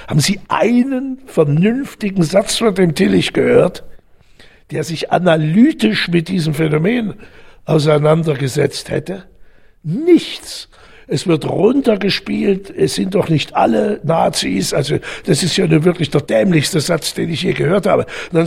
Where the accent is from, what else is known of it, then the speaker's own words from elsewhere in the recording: East Germany, Germany; moved away; Ich komme aus dem Osten und ich bin ausgereist und habe da 3 Jahre drauf gewartet